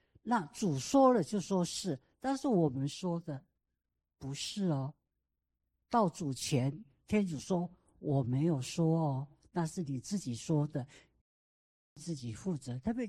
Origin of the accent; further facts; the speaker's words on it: Taitung County, Taiwan; 我是台东人哈